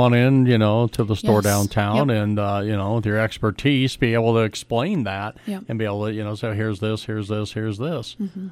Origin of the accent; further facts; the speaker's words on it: Durango, Colorado, United States; I always like walking in and I say, I'm from Durango. Do I get a discount?